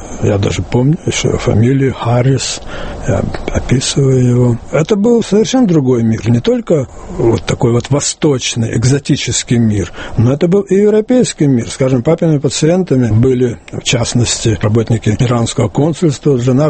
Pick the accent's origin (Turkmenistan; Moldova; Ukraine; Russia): Turkmenistan; Ashgabat; И мы перебрались в Ашхабад, это был 1934 год. Поэтому дальнейшее мое детство проходило в Ашхабаде.